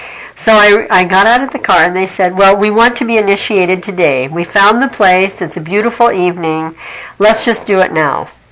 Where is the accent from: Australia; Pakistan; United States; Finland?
United States; But for me, as an American, this was, like, really a long walk.